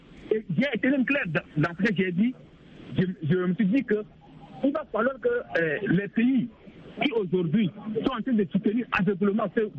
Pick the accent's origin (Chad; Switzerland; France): Chad; now in Cameroon; Personnellement, je suis tchadien, mais je suis au Cameroun.